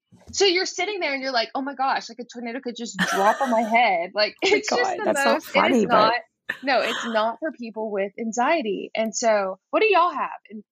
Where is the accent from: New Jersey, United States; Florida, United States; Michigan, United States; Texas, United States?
Texas, United States; Houston; Like, I grew up in Houston and in Houston we had hurricanes.